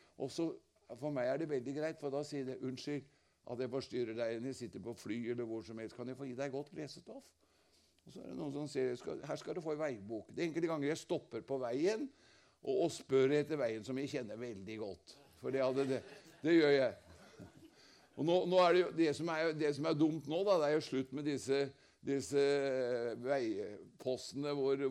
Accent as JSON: {"language": "Norwegian", "town": "Lillehammer", "region": "Innlandet", "country": "Norway", "tie": "born or raised there", "said": "Jeg vokste opp på Fåberg, det er en forstad i Lillehammer, det ligger i Lillehammer kommune"}